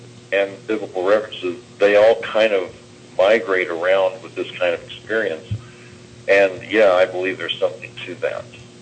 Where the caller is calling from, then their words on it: Phoenix, Arizona, United States; I'm calling from Phoenix.